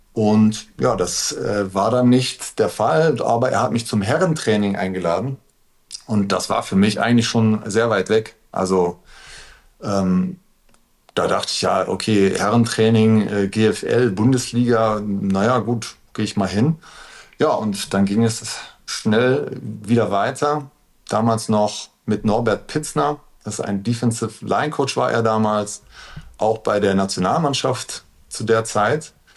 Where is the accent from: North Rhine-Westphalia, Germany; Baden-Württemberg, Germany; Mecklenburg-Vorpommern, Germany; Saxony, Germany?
North Rhine-Westphalia, Germany; Aachen; kam dann wieder zurück in meine Heimatstadt, das ist in Aachen.